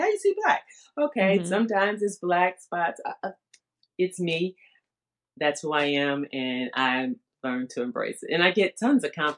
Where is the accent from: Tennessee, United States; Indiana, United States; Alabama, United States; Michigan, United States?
Indiana, United States; Indianapolis; now in Los Angeles, United States; Well, a while ago. I'm from Indianapolis.